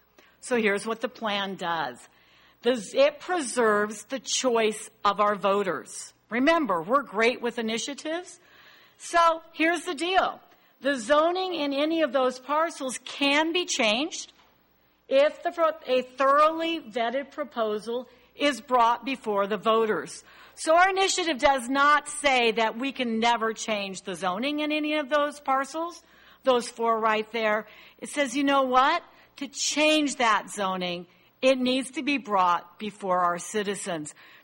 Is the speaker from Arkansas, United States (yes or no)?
no; Cayucos, California, United States; and I'm from Cayucas.